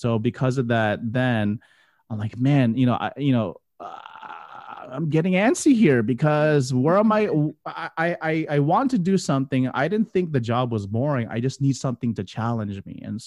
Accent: Florida, United States; now in Central Florida, United States; I moved up here to Central Florida, because I'm originally from South Florida.

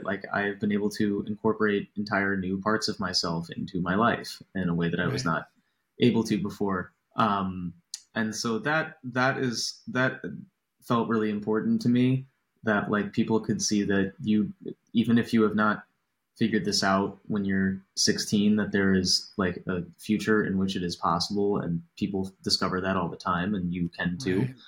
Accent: Virginia, United States; We all grew up and went to the same school system in Northern Virginia, in the, nice, the DC suburbs, which was a lovely place to grow up.

